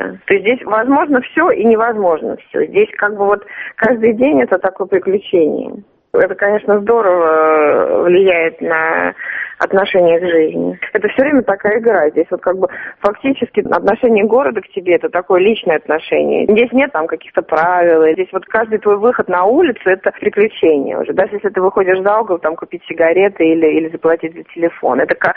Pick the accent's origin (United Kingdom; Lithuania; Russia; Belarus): Russia; Saint Petersburg; Не знаю, потому что я из Петербурга.